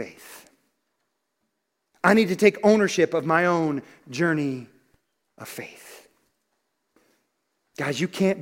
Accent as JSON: {"language": "English", "region": "Wyoming", "country": "United States", "said": "And we're from Wyoming."}